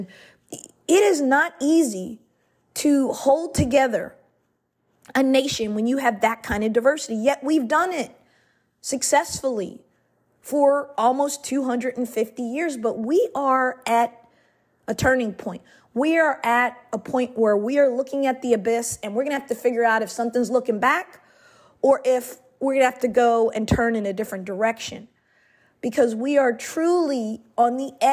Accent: Virginia, United States; So let's talk about Virginia, my home state.

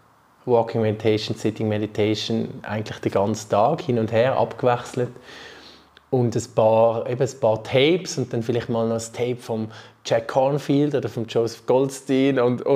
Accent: Rapperswil-Jona, St. Gallen, Switzerland; ich bin in Rapperswil-Jona aufgewachsen

